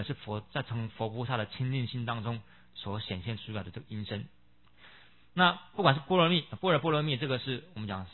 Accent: China; 那我们中国人啊，有我们中国人诠释的这个假名来诠释它

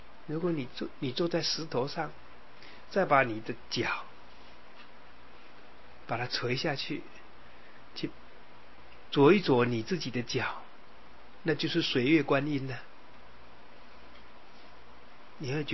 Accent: Yilan County, Taiwan; 那宜兰有一条，就是我家乡的那一条，叫大礁溪的那一条，还是清的啊

